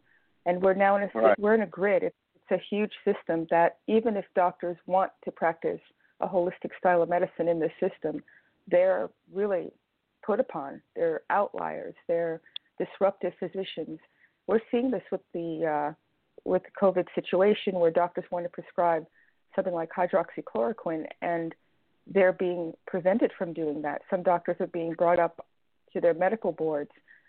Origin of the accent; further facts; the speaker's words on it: New York, United States; now in Atlanta, United States; I'm originally from New York.